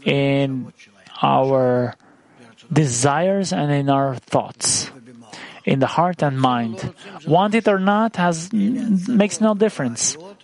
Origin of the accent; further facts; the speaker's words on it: Israel; English is a second language; Honorable Rav … I'm from the Valley, Israel Valley.